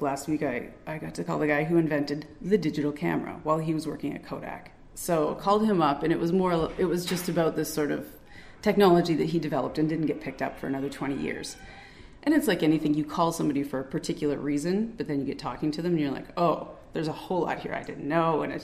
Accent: Point de Bute, New Brunswick, Canada; Like, I grew up in Pointe Butte looking at that field.

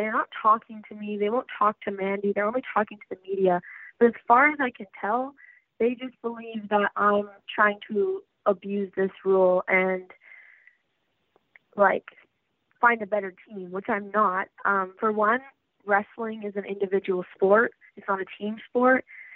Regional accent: Hazelton, British Columbia, Canada; now in Smithers, Canada; I am originally from Hazleton, but I just moved to Smithers, and I'm back and forth between the two for schooling.

